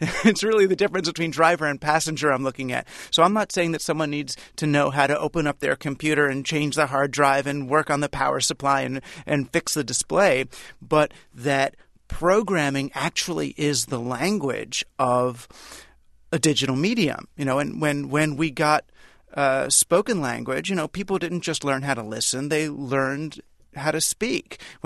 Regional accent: New York City, New York, United States; I grew up in New York City and I just thought cities had grid patterns.

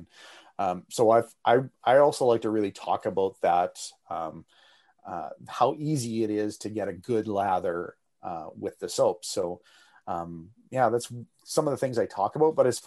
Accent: Canada; And as a Canadian

